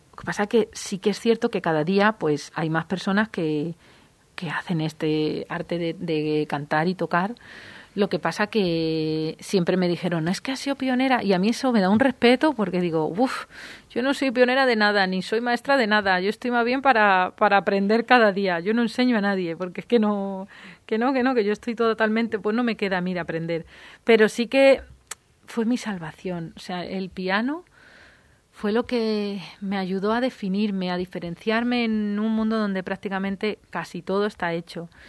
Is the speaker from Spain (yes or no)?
yes; Toledo, Castilla-La Mancha, Spain; born there; yo nací en Toledo. En Toledo han estado siempre presentes las tres culturas. Entonces, al ser una ciudad multicultural, para nosotros es lo normal el mestizaje, la fusión.